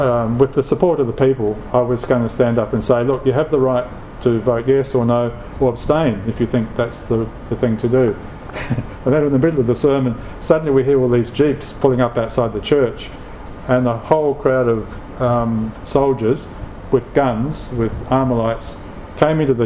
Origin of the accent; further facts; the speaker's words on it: Australia; Not so much for me as an Australian, you know, I could sort of leave any time, really.